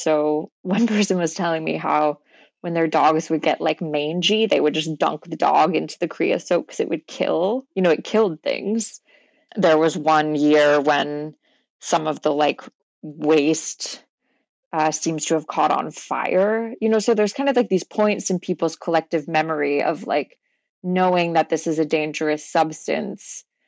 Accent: Houston, Texas, United States; I grew up in Houston and I was like, I understand Houston.

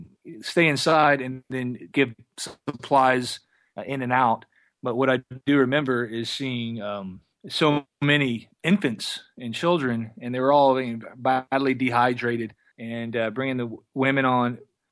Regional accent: Galveston, Texas, United States; I grew up in Galveston, Texas, and was a banquet sous chef for many years.

